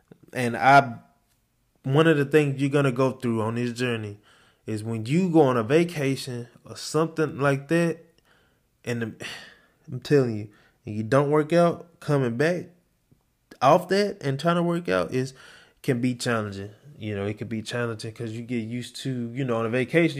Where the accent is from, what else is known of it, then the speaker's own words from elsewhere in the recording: Mississippi, United States; just growing up in Mississippi, you know, you kind of see it.